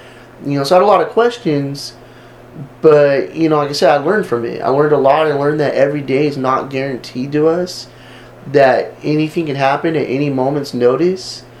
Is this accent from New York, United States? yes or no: no; Los Angeles, California, United States; also born or lived in Oklahoma City; now in Brownwood, United States; That's where I'm originally from. I was adopted from Oklahoma City, grew up in Los Angeles, and then found myself here in Brownwood, Texas, out of all places.